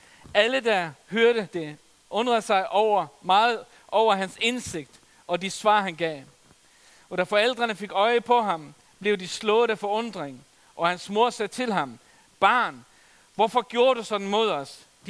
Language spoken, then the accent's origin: Danish; Faroe Islands; min egen situation som teenager, hvor jeg voksede op på Færøerne